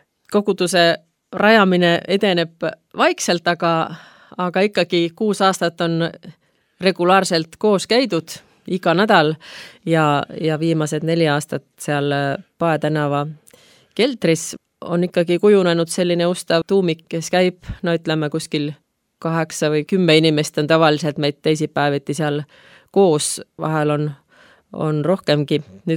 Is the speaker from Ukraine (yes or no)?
no; Lappeenranta, South Karelia, Finland; Selle laulu autorid on Soomes, minu kodukandis Lappeerandas